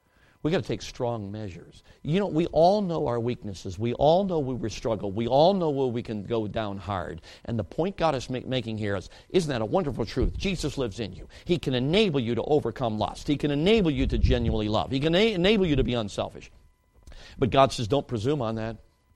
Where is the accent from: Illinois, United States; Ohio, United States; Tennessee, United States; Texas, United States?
Illinois, United States; Chicago; now in Wisconsin, United States; I grew up in Chicago and now live in Wisconsin.